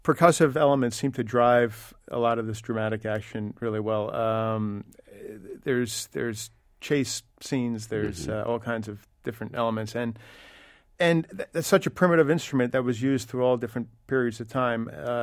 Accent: Setauket, New York, United States; growing up in Setauket, where the show takes place

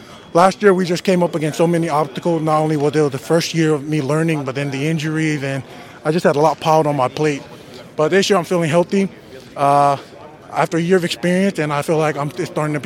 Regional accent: Australia; now in United States; When I moved out here from Australia, I played for a club, Rainier Highlanders.

